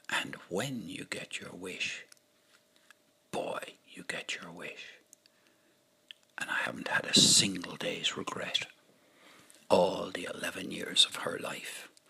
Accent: Ireland; This had never crossed my mind while I was living in Ireland, growing up in Ireland.

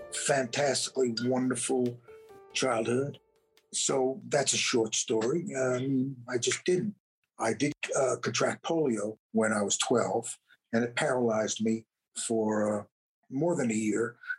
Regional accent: New York, United States; accent: New York; they bullied me because I was a kid from New York with my accent and I had never been in the South before.

